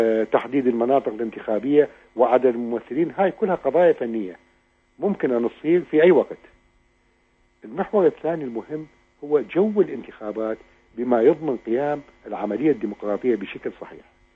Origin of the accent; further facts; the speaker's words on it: Iraq; وبالنتيجة نحن نحتاج كعراقيين جميعا، نحتاج كعراقيين إلى فترة سميتها في وقتها فترة نقاهة